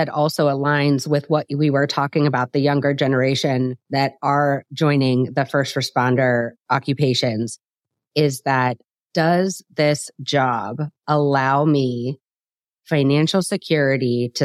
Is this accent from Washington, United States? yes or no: no; Lancaster, Pennsylvania, United States; not too far from Lancaster, which I'm from Amish country.